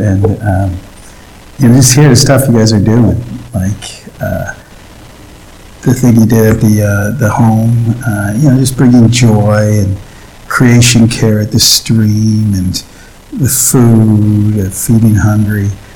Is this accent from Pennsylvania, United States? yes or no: no; Syracuse, New York, United States; I'm from Syracuse, so that's every once in a while I throw that out.